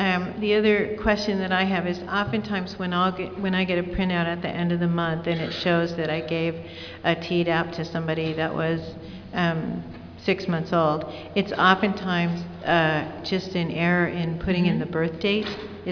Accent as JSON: {"language": "English", "town": "Tacoma", "region": "Washington", "country": "United States", "said": "from Tacoma, Washington."}